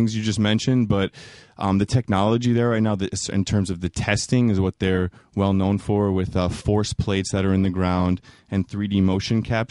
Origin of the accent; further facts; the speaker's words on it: New York City, New York, United States; We grew up together in New York City, and we've known each other for over 15 years now.